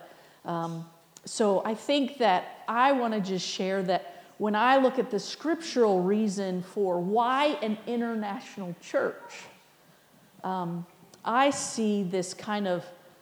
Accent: United States; I'm American. That's my background.

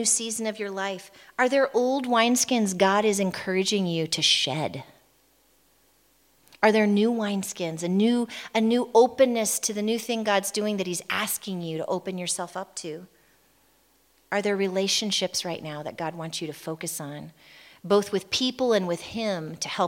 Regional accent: United States; She's Czech, and I'm American, and I speak English.

